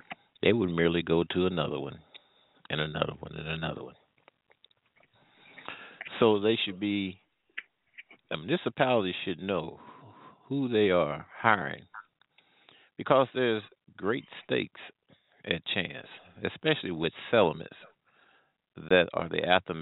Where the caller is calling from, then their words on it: St. Louis, Missouri, United States; Well, I'm calling from the Midwest here in the St. Louis area.